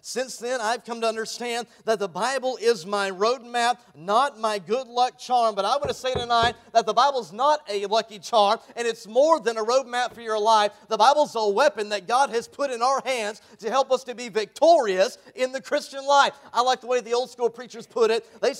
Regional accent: Rogers, Arkansas, United States; And we are from Rogers, Arkansas, the northwest corner of Arkansas there.

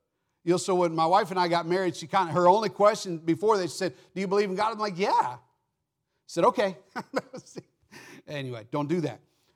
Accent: United States; But I'm an American.

